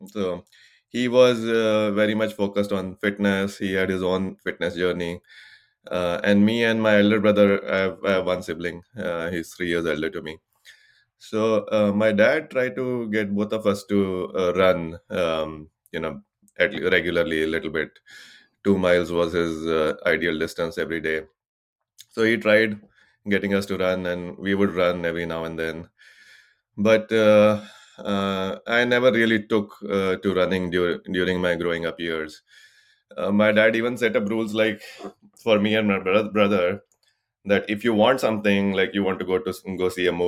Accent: Pune, Maharashtra, India; now in Seattle, United States; I grew up in India. My dad was in the army, so we grew up all over India. We finally settled in Pune. We are Maharashtrians. We've been living in the Seattle area, me, my wife, and our son, he's 17 now, in the Seattle area since 2006.

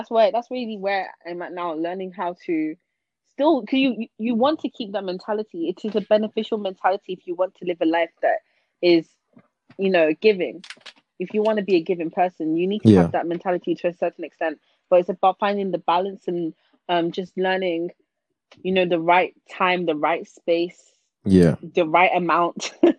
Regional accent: Nigeria; I feel like growing up in Nigeria, like, for those years that I spent growing up there and everything

